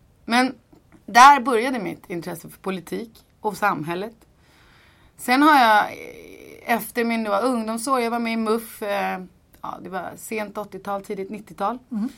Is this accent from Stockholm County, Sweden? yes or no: yes; Ingarö, Stockholm County, Sweden; also born or lived in Nacka; now in Tyresö, Sweden; jag är född faktiskt på Ingarö och uppvuxen på Ingarö och i Nacka. Jag flyttade till Tyresö 2008.